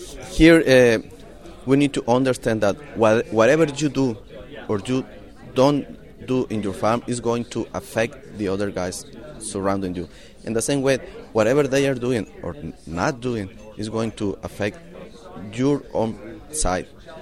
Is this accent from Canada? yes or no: no; Mexico; English is a second language; Okay, I'm from Mexico, veterinarian from Mexico